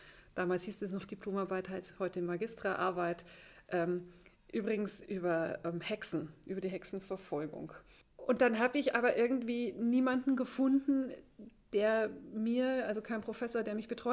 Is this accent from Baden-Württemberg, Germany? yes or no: no; Wiesau, Bavaria, Germany; accent: Upper Palatinate dialect; also born or lived in Marktredwitz; ich bin tatsächlich in Marktredwitz in Oberfranken geboren und das war für mich immer so ein bisschen komisch, weil eigentlich bin ich ja in der Oberpfalz in Wiesau dann aufgewachsen. Ich spreche den Dialekt der Oberpfalz